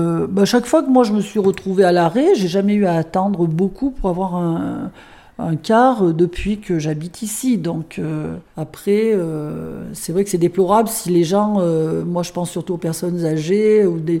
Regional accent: Fontaine, France; je suis née 5 rue de Paris à Fontaine et j'ai 63 ans et j'ai quitté Fontaine 7 ans dans toute ma vie. Voilà, j'y suis revenue il y a bon nombre d'années.

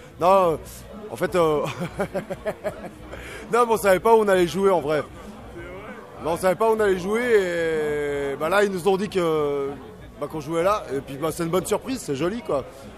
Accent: Geneva, Switzerland; On vient de Genève.

